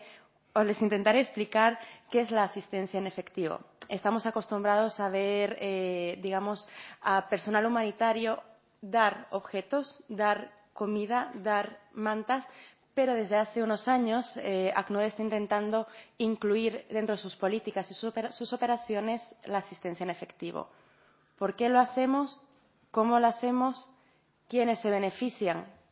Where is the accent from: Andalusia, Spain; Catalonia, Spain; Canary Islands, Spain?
Canary Islands, Spain; como canaria